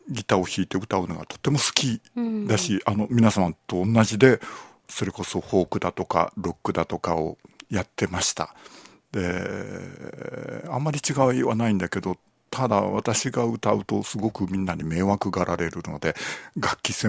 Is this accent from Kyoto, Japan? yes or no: yes; Kyoto, Japan; そう、ここ京都ですけど、京都で私が高校生だった頃、